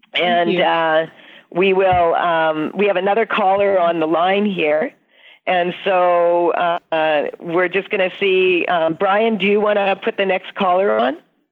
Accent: Saskatchewan, Canada; growing up in Saskatchewan, which is, you know, it can get like 40 below, 50 below with the wind chill, and we're talking minus Celsius degrees.

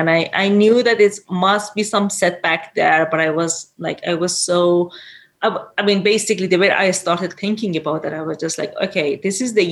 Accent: Iran; English is a second language; moved away as an adult; now in Canada; So I raised and born and raised in Iran, and I became mining engineer

